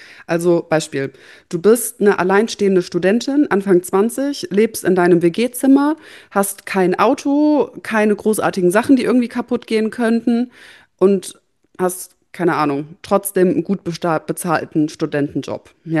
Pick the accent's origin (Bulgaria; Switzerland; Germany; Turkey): Germany; North Rhine-Westphalia; Ich kann ohne Auto tatsächlich in dieser Region, in der wir leben, nicht überleben. Ne? Also kleiner Background, ich komme halt aus dem Sauerland